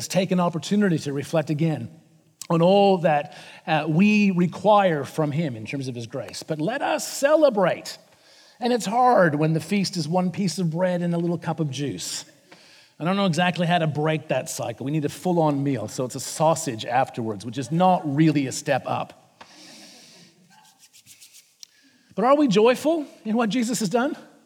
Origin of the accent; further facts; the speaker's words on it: Canada; For growing up in Canada, playing lots of street hockey and skating lots, but never actually playing